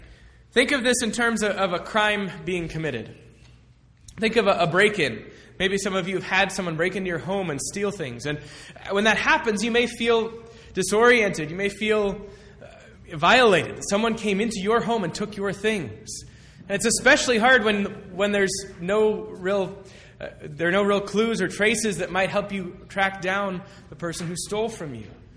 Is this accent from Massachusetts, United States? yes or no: yes; Boston, Massachusetts, United States; When I was growing up in Boston, when we went to Red Sox games, when we were walking from the train station to Fenway Park, we would always pass this man